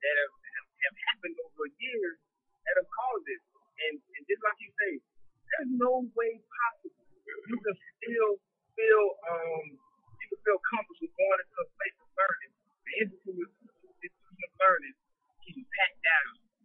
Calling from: Florida, United States; I'm calling from South Florida.

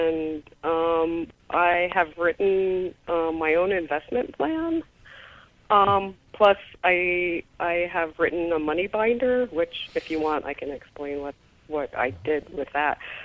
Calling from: Oregon, United States; also born or lived in Montana; I'm from Oregon, and I want to thank you for your podcast.

